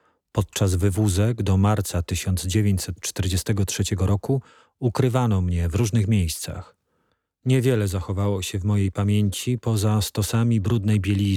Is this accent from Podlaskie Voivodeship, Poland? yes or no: no; Kraków, Lesser Poland, Poland; born there; urodzony w 1938 roku. Urodziłem się w Krakowie jako syn